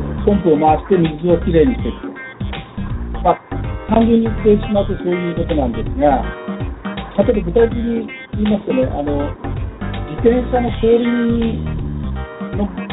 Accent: Tokyo, Japan; now in Kawasaki, Japan; 今は、まあ、ちょっと川崎に住んでますけど、もう東京育ちの東京でずっとっていう感じで

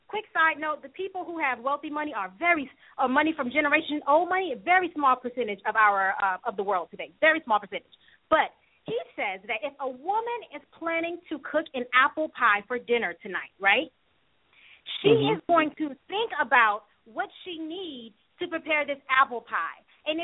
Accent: Florida, United States; Hello, Robert. … I am from Florida.

